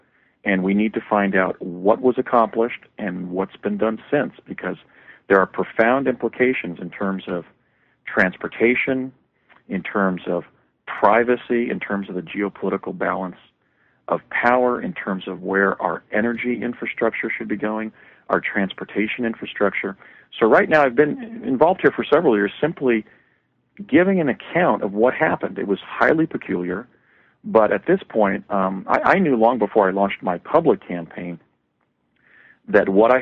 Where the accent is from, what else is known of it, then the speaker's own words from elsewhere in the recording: New Jersey, United States; Well, I grew up in New Jersey and attended a public elementary school in North Central New Jersey